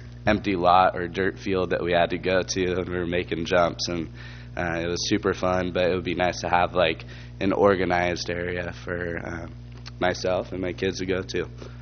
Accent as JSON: {"language": "English", "town": "Los Osos", "region": "California", "country": "United States", "tie": "born or raised there", "said": "I grew up in Los Osos, Morro Bay community area for about 15 years."}